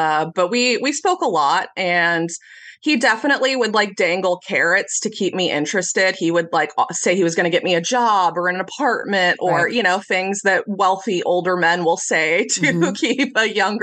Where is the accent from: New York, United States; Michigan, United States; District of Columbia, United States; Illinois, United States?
Illinois, United States; I'm from Illinois, a Democratic state.